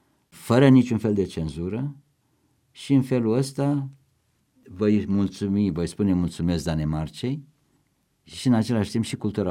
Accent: Râmnicu Sărat, Buzău County, Romania; moved away; Eu sunt din Râmnicu Sărat.

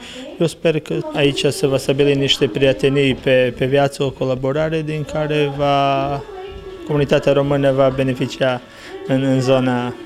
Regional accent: Serbia; noi care venim din Serbia, care nu avem nicio oră de școală în limba maternă

